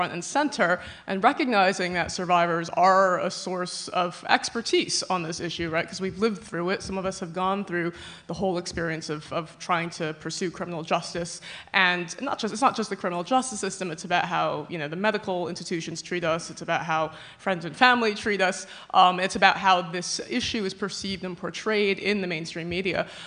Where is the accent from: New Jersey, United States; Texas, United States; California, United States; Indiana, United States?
New Jersey, United States; now in London, United Kingdom; I live in London, by the way, but I'm originally from New Jersey.